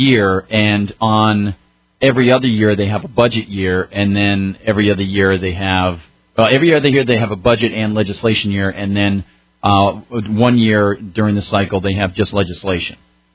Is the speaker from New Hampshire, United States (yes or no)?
yes; New Hampshire, United States; I grew up in New Hampshire. So, you know, I moved here when I was 3 and with my family.